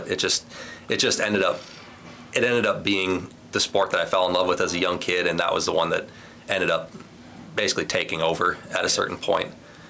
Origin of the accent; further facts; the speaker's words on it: Randolph, Minnesota, United States; Yeah, 500's being generous, to be honest with you. I just grew up